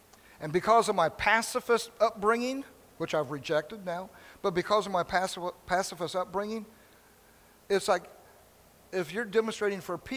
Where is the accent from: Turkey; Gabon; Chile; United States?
United States; the South; because I was raised in the South.